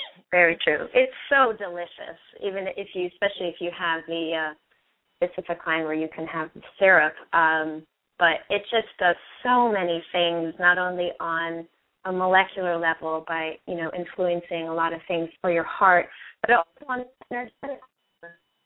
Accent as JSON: {"language": "English", "region": "Colorado", "country": "United States", "said": "It's interesting because, you know, I'm originally from Colorado, and during my breaks from school, I would go home and visit."}